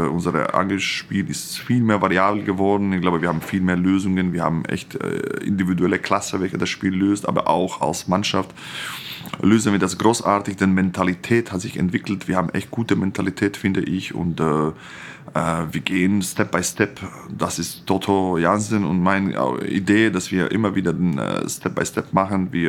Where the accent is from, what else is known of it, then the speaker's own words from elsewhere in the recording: Croatia; German is a second language; now in Germany; Ich komme aus Kroatien